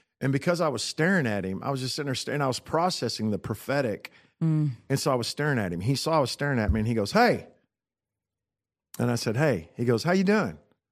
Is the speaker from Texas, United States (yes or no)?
yes; Texas, United States; I said, I am from Texas, and nobody else matters.